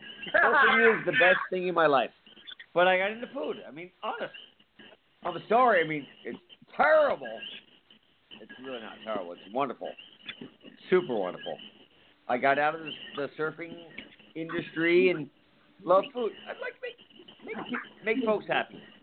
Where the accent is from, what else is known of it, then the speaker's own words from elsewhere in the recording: Ocean City, United States; I was a typical small town guy. I was on my own since I was 14. I had nothing.